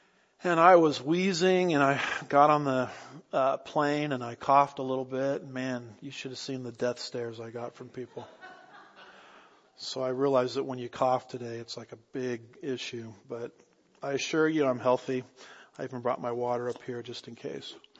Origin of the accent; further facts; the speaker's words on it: California, United States; So, you know, I'm from California, and when I was growing up, saw countless forest fires.